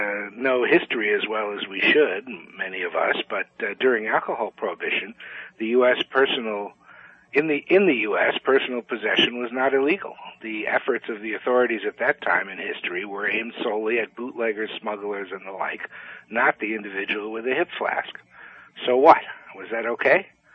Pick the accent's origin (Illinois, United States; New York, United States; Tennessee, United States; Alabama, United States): New York, United States; And I know in my home state of New York, decriminalized personal possession in the home of anything up to a little bit under an ounce of marijuana has been in place for years.